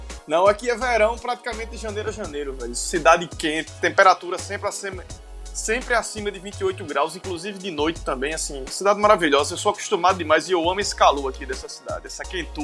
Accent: João Pessoa, Paraíba, Brazil; eu sou de João Pessoa, na Paraíba, nascido e criado aqui. Cidade maravilhosa.

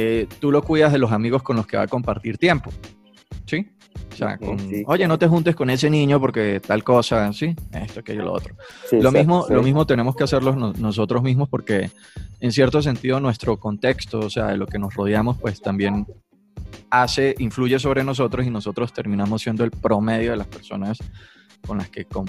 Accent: Venezuela; now in Bogotá, Colombia; yo soy venezolano, tengo aproximadamente como 4 años y medio aquí en Bogotá

